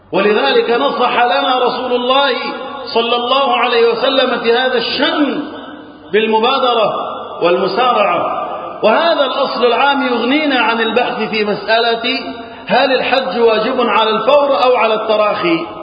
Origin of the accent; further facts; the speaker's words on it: Egypt; اللهم اجعل بلدنا مصر وسائر بلاد المسلمين أمنا أمانا رخاء يا رب العالمين.